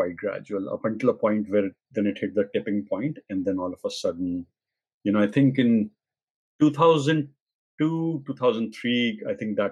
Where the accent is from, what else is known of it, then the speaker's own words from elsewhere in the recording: India; I'm originally from India.